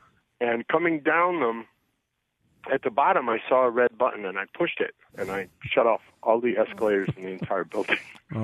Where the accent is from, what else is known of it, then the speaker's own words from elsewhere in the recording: Windsor Locks, Connecticut, United States; Yes, I grew up in Windsor Locks, and G. Fox was the store to go to from where I was.